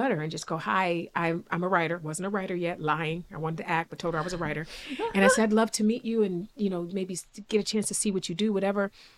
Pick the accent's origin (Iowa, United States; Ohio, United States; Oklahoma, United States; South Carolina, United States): Ohio, United States; East Cleveland; I'm a kid from East Cleveland. I come from a single parent home.